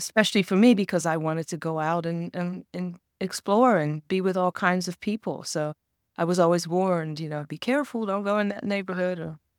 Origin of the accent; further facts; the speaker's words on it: Philadelphia, Pennsylvania, United States; But growing up in West Philly as a kid, I had, I had a lot of issues with, you know, race stuff